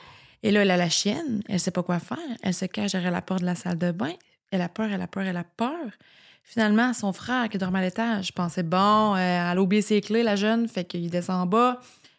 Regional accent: Quebec, Canada; Moi, je viens de la Gaspésie, il y avait un chien derrière chez nous.

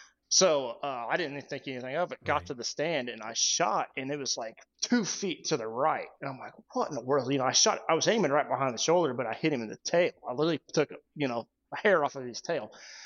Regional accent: Kansas, United States; So I just hunted my home state this year, Kansas

